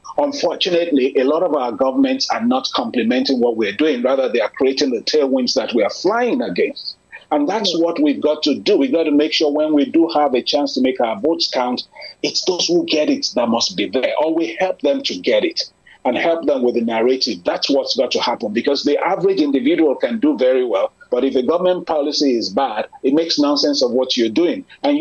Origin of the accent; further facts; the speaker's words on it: Nigeria; They called us impacts, and the other ones were expatriates, but I went as a Nigerian expatriate, so we made sure that was clarified.